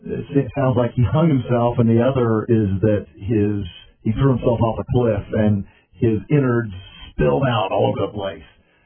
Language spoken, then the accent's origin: English; California, United States; Or I'm from California.